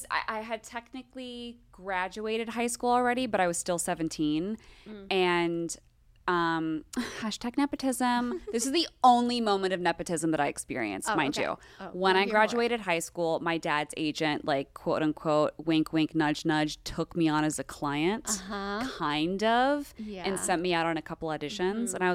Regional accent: Los Angeles, California, United States; It's crazy that you ask because it's a crazy story. I grew up in Los Angeles.

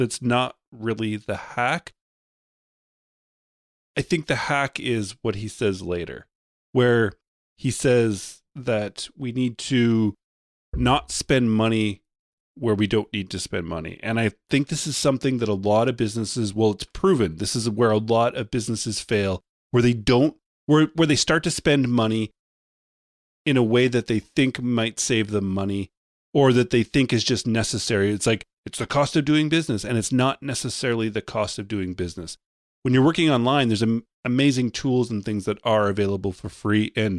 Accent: Canada; I'm Canadian.

